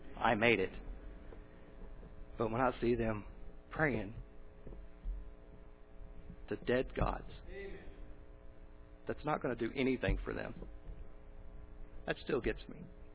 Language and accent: English; Texas, United States; I was born and raised in Texas. I like Texas.